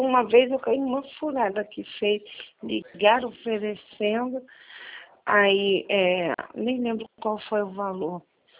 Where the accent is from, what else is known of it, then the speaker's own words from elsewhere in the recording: Rio de Janeiro, Brazil; sou do Rio.